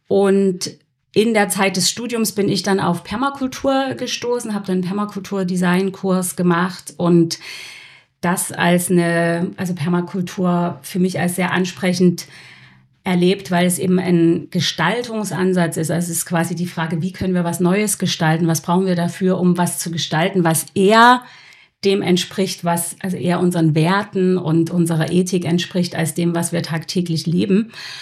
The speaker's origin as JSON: {"language": "German", "region": "Saxony", "country": "Germany", "tie": "born or raised there", "said": "Ich bin in der Sächsischen Schweiz aufgewachsen und habe dann eine Ausbildung im Allgäu gemacht und ein Jahr in Glasgow gelebt."}